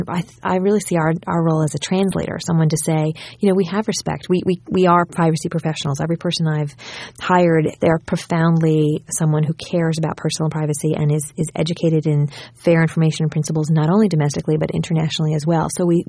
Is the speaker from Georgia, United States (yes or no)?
no; New York, United States; moved away as an adult; I'm from New York. I had just moved down a couple weeks before 9/11